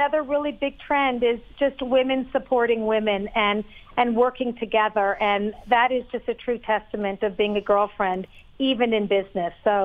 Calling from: Las Vegas, Nevada, United States; The best place in the world, Las Vegas.

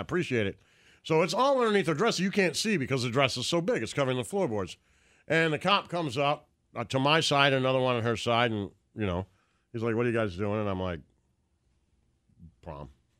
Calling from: Houston, Texas, United States; I'm checking in from Houston, Texas. Glad you're spreading out to the rest of the country.

